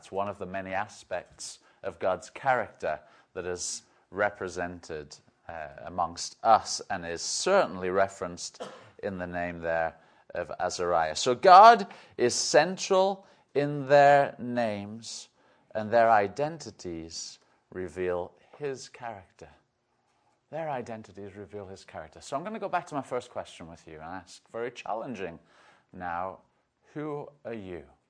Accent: United Kingdom; I am British, in case you haven't figured that out.

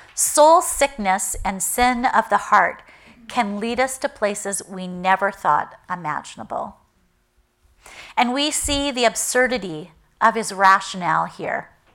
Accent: Vancouver, British Columbia, Canada; I said, Vancouver. He's like, Vancouver, Washington? I'm like, no, Vancouver, BC.

